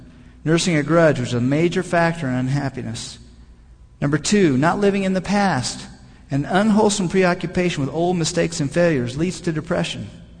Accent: Kansas City, United States; born there; I was born in Kansas City, many generations of Midwesterners.

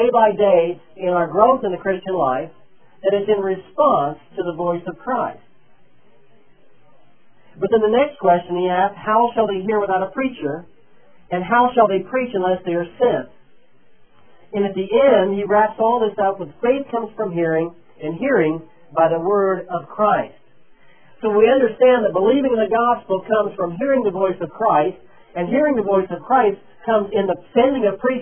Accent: Midwest, United States; I grew up in the Midwest, where people speak without accent.

